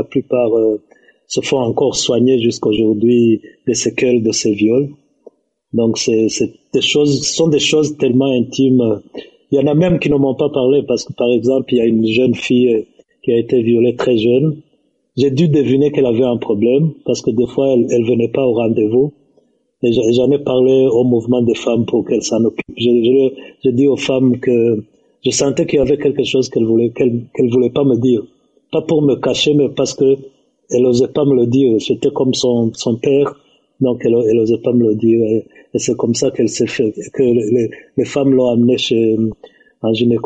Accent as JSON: {"language": "French", "country": "Burundi", "said": "Je viens du Burundi, donc pour les gens de ma génération, on peut dire old school"}